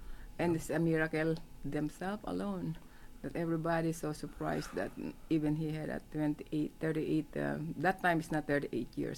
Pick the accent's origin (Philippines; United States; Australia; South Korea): Philippines; half of the world that I come, I'm from the Philippines. And I didn't get married there.